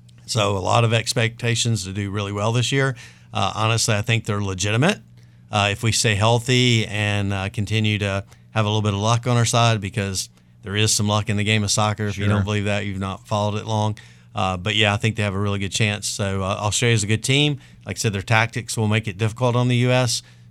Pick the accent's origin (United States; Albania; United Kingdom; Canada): United States; the Carolinas; I've been a sports fan of, you know, college basketball growing up in the Carolinas and went to NC State back in the Valvano days.